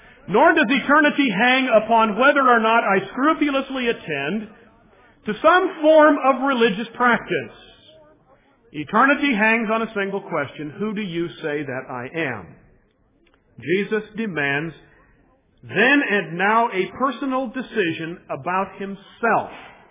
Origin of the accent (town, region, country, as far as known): United States